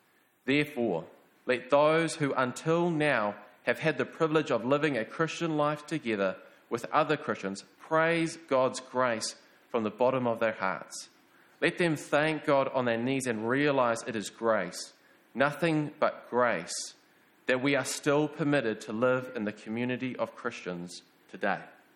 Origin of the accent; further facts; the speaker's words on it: Upper Hutt, Wellington, New Zealand; But I remember when I first moved up to Palmy, I was from Upper Hutt. We were in a Baptist church down there. And even though I was young, growing up there, being a teenager, it was very much just a Sunday thing.